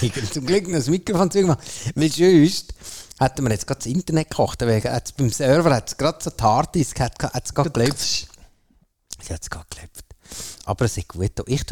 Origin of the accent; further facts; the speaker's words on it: Kaprun, Salzburg, Austria; Also, ich bin eigentlich fast im Kaprunnetal aufgewachsen, aber das habe ich noch nie gehört.